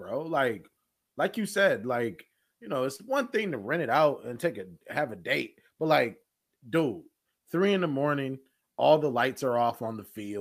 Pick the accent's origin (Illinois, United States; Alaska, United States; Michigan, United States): Michigan, United States; Pontiac; I'm from Pontiac, though.